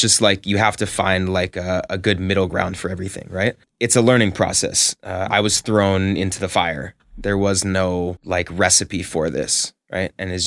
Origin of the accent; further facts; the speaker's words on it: Santa Monica, California, United States; I grew up in Santa Monica.